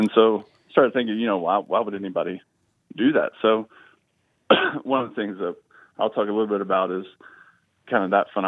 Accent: Georgia, United States; And one of the things that growing up in Georgia is you start to see how

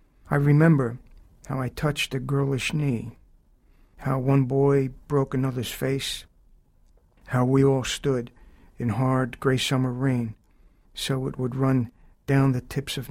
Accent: Philadelphia, Pennsylvania, United States; I grew up in a very, very old style Italian immigrant working class neighborhood.

